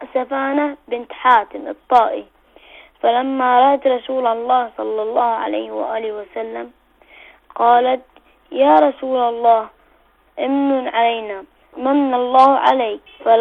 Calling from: Bahrain; من البحرين

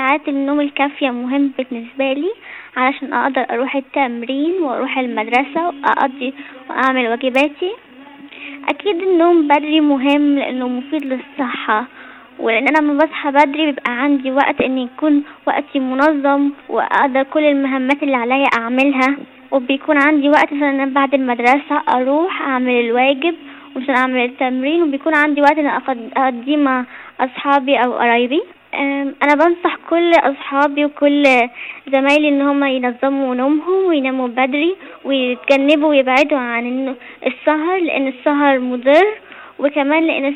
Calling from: Canada

